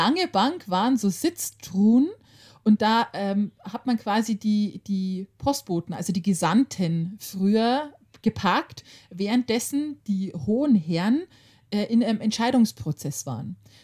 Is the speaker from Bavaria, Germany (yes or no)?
yes; Regensburg, Bavaria, Germany; also eine Knackwurst ist bei uns in Regensburg, Regensburger, überall anders, nur wir sind Knacker dazu.